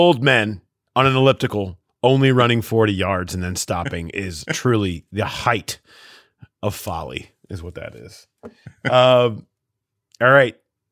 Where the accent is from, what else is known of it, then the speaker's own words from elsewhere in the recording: Cincinnati, Ohio, United States; And I'm like, hey, I'm from Cincinnati.